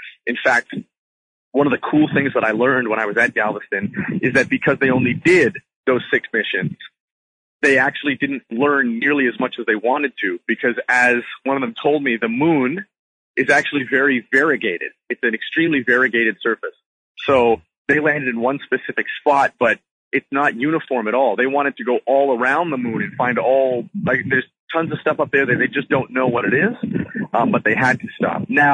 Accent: Canada; I shouldn't say we because I'm Canadian

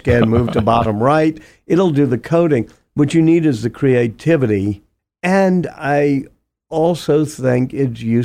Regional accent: the South, United States; which also comes from being a Southerner and a storyteller.

